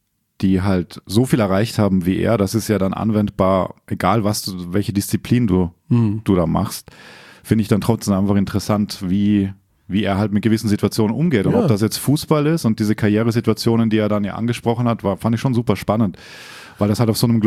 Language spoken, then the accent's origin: German; Austria; In meiner Heimat ist das riesig.